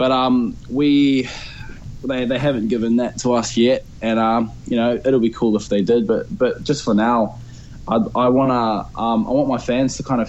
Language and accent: English; New Zealand; now in Brisbane, Australia; I was brought up in New Zealand, born and raised in New Zealand.